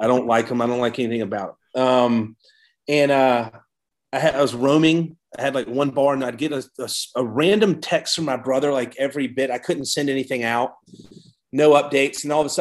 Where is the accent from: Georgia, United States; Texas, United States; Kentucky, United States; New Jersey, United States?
Georgia, United States; Savannah; moved away as an adult; also born or lived in New York City / Washington State; But so I grew up in Georgia and moved to New York City and went to grad school at the age of 32. Then I lived in Washington State for 8 years.